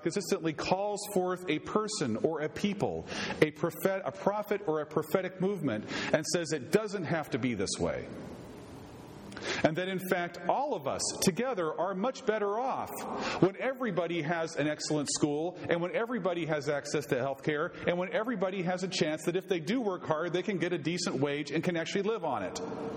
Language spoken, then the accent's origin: English; United States; here I want to speak as an American